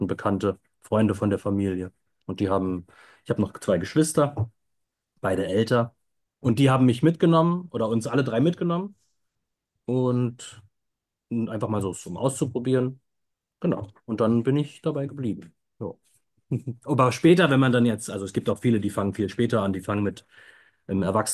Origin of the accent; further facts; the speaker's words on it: Berlin, Germany; Ja, ich komme aus Berlin, bin hier auch zur Schule gegangen, hier geboren und aufgewachsen.